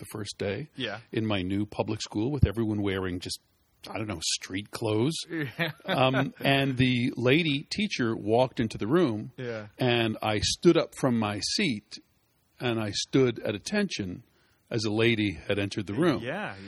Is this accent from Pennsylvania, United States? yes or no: yes; Philadelphia, Pennsylvania, United States; I was born and raised in the Catholic Church of Philadelphia, which is kind of an old, very Catholic, very ethnic city.